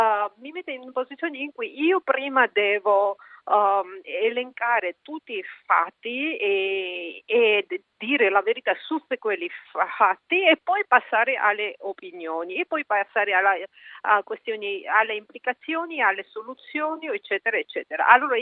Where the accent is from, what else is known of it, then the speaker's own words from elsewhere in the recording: Russia; moved away as an adult; per me moralmente diventa difficile di sedersi con la gente che perseguita i miei colleghi russi